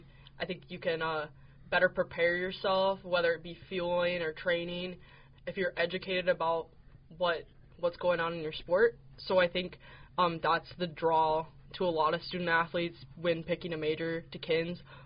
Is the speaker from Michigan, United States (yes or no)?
yes; Grayling, Michigan, United States; I grew up in Grayling, Michigan, not Gaylord.